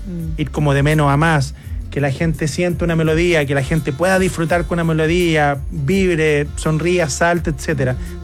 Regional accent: Molina, Maule, Chile; now in Santiago, Chile; llegué en el año 2000, llegué acá a Santiago. Yo soy de Molina, de la ciudad de Molina, una comuna muy pequeñita, pero que sin duda es bien cultural.

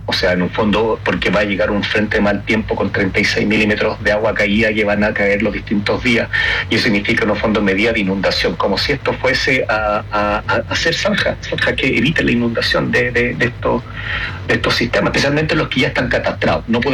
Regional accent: Iquique, Tarapacá, Chile; Yo soy de Iquique.

